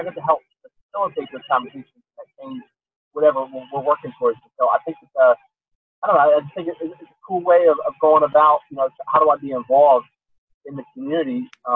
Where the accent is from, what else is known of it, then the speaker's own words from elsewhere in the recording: East Coast, United States; And I'm from the East Coast, so, you know, we do diners on the East Coast.